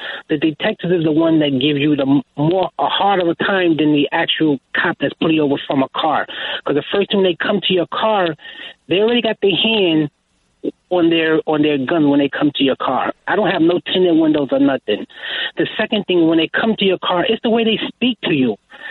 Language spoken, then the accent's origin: English; Brooklyn, New York, United States; I'm a young black man, and I'm from Brooklyn, a area called Brownsville. And I work for the city.